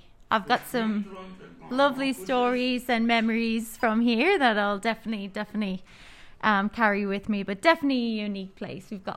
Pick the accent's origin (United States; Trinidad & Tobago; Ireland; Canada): Ireland; Dublin, Leinster; it's kind of mixed because I'm from Dublin